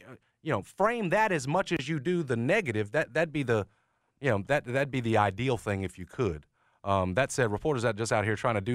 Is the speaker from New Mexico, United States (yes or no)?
no; Memphis, Tennessee, United States; At least those of us growing up in Memphis that know what checking is